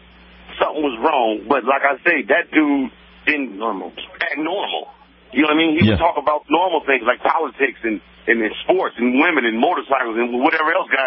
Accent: Cleveland, Ohio, United States; born there; I'm American, first of all, born in Cleveland, Ohio.

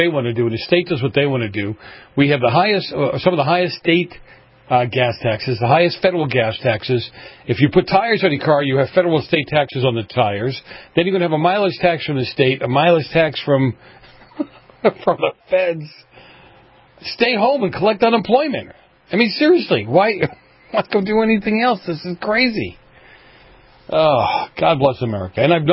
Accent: Boston, Massachusetts, United States; now in California, United States; And the weather, I came from Boston, so I was swimming at Christmas time and teasing my family back east.

